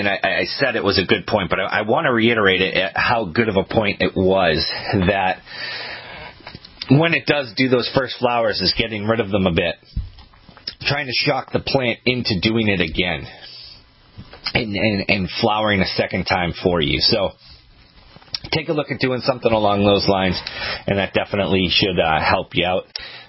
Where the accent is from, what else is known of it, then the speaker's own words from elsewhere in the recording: Maine, United States; but I grew up in Maine, so most of my life it was loam.